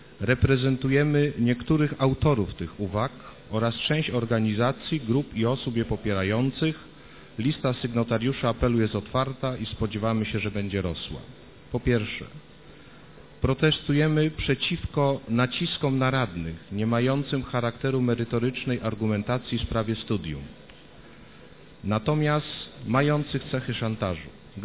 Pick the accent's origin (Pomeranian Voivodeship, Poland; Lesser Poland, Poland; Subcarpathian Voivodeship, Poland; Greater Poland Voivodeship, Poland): Greater Poland Voivodeship, Poland; Poznań; Biznes tylko zarabia, władza odejdzie, my zaś tu żyjemy, to my jesteśmy u siebie, my poznaniacy, proszę Państwa.